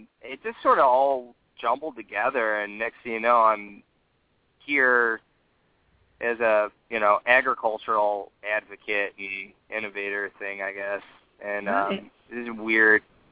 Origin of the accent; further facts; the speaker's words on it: Oakland, California, United States; because I grew up in a very integrated, I grew up around Oakland, so it was a very integrated community.